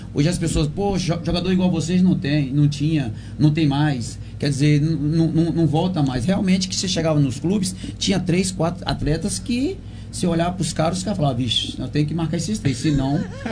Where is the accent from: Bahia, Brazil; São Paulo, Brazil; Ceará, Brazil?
Bahia, Brazil; É porque essa data eu tô na Bahia, porque eu, como bom baiano, tenho que ir lá visitar os pais.